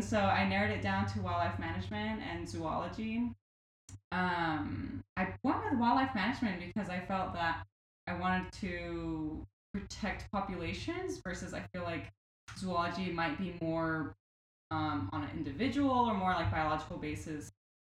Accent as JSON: {"language": "English", "town": "Fontana", "region": "California", "country": "United States", "tie": "born or raised there", "said": "So I grew up in Fontana, California. That's in San Bernardino County."}